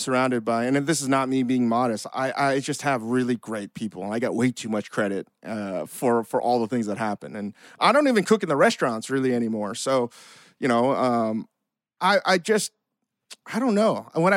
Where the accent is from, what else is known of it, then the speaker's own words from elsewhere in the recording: Virginia, United States; No, I grew up in Northern Virginia